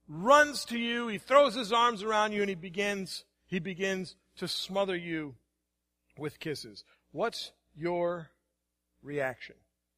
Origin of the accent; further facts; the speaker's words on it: Indiana, United States; Growing up in Indiana in the little church where I grew up, we sang the hymns, right?